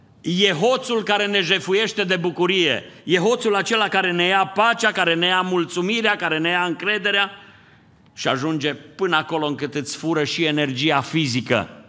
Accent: Romania; Eu am crescut lângă Some și știu cum sunt astea.

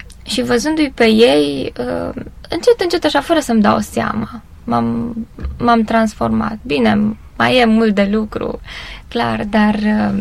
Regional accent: Bocșa, Caraș-Severin, Romania; born there; also born or lived in Reșița; nu eram în Bocșa unde m-am născut, ci în Reșița.

